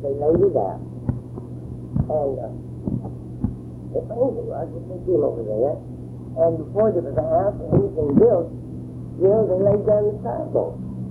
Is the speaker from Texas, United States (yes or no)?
yes; Bishop, Texas, United States; I knew the first family in Bishop. We've been there since we got there June 18, 1910.